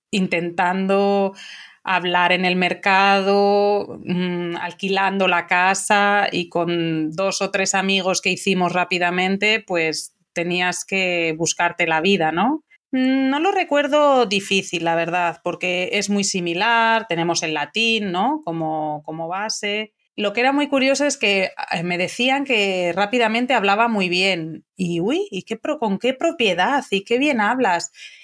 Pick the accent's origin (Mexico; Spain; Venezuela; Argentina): Spain; Valladolid, Castile and León; now in Messina, Italy; aunque soy de España, de una ciudad que se llama Valladolid, actualmente vivo en Italia, en Sicilia y más concretamente en Messina.